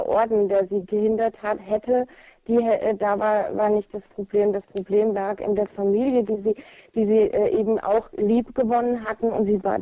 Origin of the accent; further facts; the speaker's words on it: Steinau an der Straße, Hesse, Germany; ich komme aus der Nähe von Steinau an der Straße. Das liegt ungefähr 30 Kilometer südlich von Fulda.